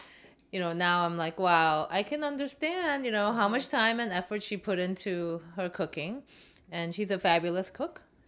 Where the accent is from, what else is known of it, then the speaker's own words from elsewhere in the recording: Vietnam; also born or lived in Kenya; I used to live in Kenya, and we grew up in Vietnam